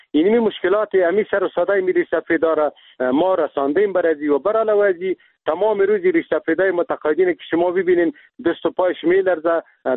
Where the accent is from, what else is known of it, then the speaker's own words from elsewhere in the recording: Afghanistan; ما خود مسلمان هستیم، ما افغان هستیم، از این ملت هستیم. یعنی میجا زندگی کردیم، در میجا تولد شدیم، به می خاک و به می وطن ما خدمت کردیم.